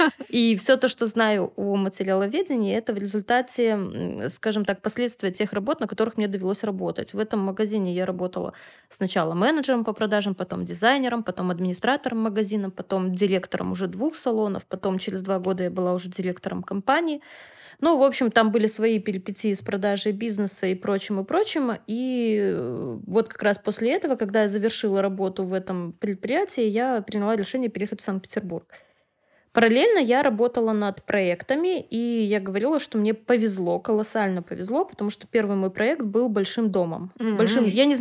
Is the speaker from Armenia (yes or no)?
no; Belarus; А я из Беларуси, это тоже многие знают.